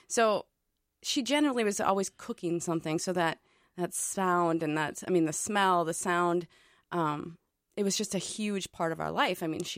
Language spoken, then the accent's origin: English; Park Rapids, Minnesota, United States; But no, I think what's interesting about growing up in Park Rapids, honestly, is that it is, when you drive in, it's, you meet this potato factory